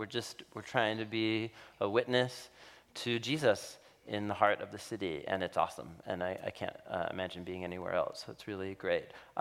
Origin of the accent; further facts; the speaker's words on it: Portland, Oregon, United States; 3 years ago, I moved back to my hometown, to Portland, Oregon, and I was supposed to move home and be close to family